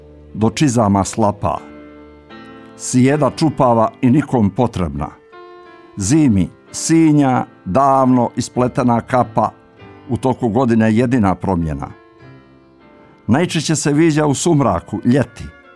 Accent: Nikšić, Nikšić Municipality, Montenegro; u tom mom rodnom gradu, u Zavičaju, u mom Nikšiću, kad ja još nisam ni bio rođen

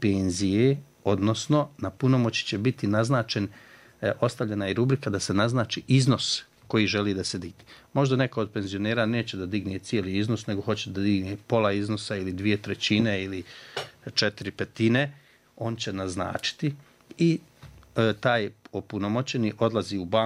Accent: Bijeljina, Republika Srpska, Bosnia & Herzegovina; pošto ja dolazim iz Bijeljine, ista situacija je u Bijeljini.

